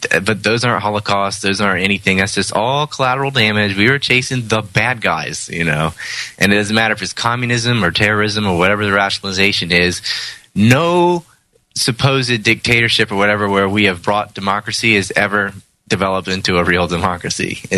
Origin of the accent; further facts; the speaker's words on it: United States; I mean, I don't like that because, like, as an American, look what my government is doing